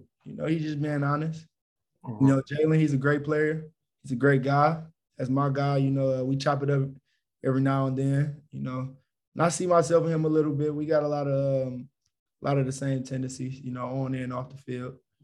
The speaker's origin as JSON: {"language": "English", "town": "Detroit", "region": "Michigan", "country": "United States", "tie": "born or raised there", "said": "being in Detroit, not having"}